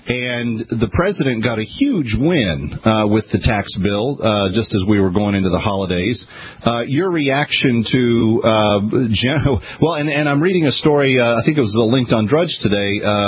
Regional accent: Texas, United States; because I grew up in Texas, I knew that most of the states don't have separate income tax state

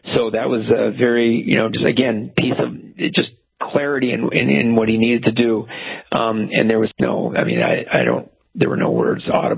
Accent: North Dakota, United States; also born or lived in Philadelphia; In the worst neighborhoods of Philadelphia, where I was a prosecutor in Philly for 5 years, I was away from North Dakota for a bit

